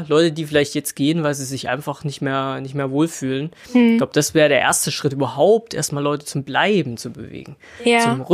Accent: Thuringia, Germany; Ich komme aus dem ländlichen Raum. Ich komme aus dem südlichen Thüringen, kurz vor der bayerischen Grenze. Bin dort groß geworden, zur Schule gegangen, bin dann übers Studium eher in die Großstädte gekommen, nach Erfurt erst, wie groß auch immer das ist, und dann später nach Dresden

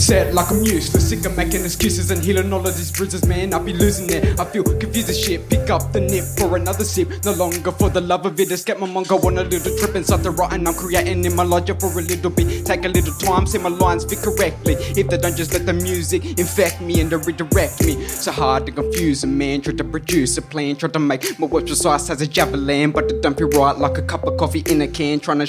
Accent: Nowra, New South Wales, Australia; also born or lived in Queanbeyan; now in Bulleye, Australia; Well, I'm a First Nations artist from the Eora Nation. I was born in Queanbeyan, but grew up in Nowra and Wreck Bay area. I now live in Bulleye and work throughout all regional New South Wales.

